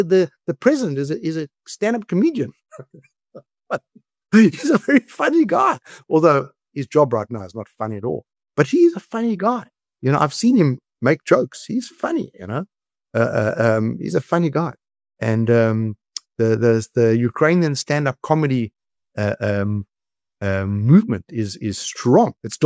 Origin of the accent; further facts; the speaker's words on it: South Africa; as a South African